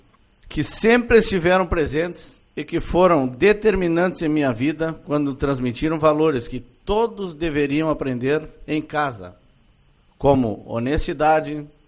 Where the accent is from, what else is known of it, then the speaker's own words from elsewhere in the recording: Uruguaiana, Rio Grande do Sul, Brazil; Quero dizer que sou natural de Uruguaiana e aqui vivi minha infância, onde, aos 12 anos, iniciei minha primeira ocupação como lavador de carros nessa cidade.